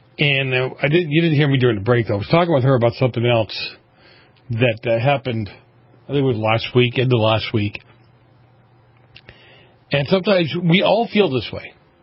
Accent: Boston, Massachusetts, United States; I grew up in Boston in the 70s. You guys have heard this story a million times.

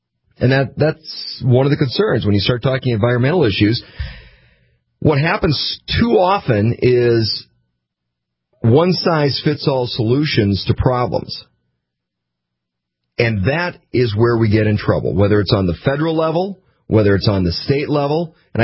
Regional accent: Red River Valley, United States; You know, I grew up in the Red River Valley.

